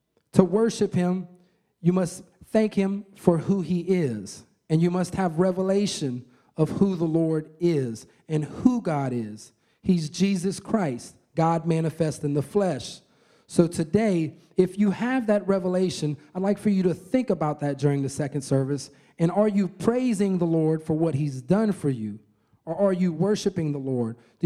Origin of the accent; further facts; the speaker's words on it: Louisiana, United States; I'm from Louisiana.